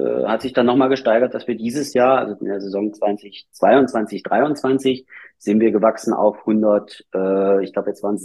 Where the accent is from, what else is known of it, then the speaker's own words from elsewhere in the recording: Mühlhausen, Thuringia, Germany; Genau, in meiner Heimatstadt